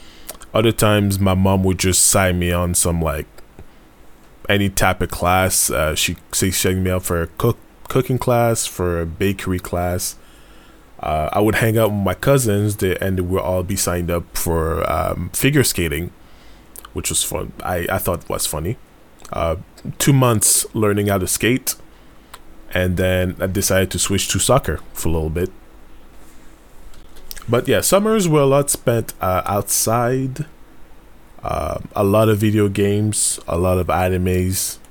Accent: Montreal, Quebec, Canada; born there; So I am born in Montreal, but I'm Haitian. Both my parents are Haitian.

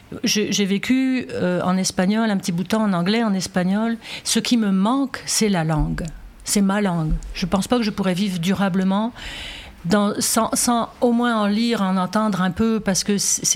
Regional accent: Cambrai, Hauts-de-France, France; il y avait du changement quand on a grandi à Cambrai, là, puis c'est incompréhensible.

